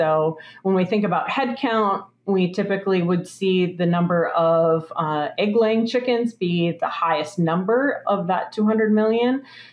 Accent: Minnesota, United States; We're still having issues in turkey flocks in the upper Midwest, my home state of Minnesota, for example.

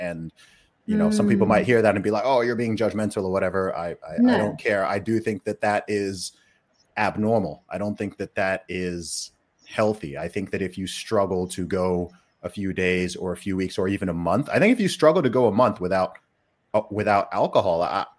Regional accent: Saudi Arabia; I grew up in Saudi Arabia. So I grew up in a dry country, not just in terms of the temperature, but I grew up in a place where alcohol is illegal.

